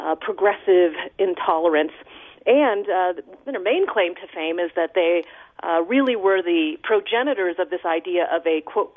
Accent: New Jersey, United States; So I grew up in South Jersey. I was born in Philadelphia.

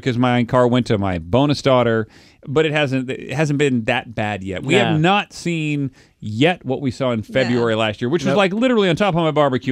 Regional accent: Midwest, United States; I grew up in the Midwest, so I'm really comfortable on the snow

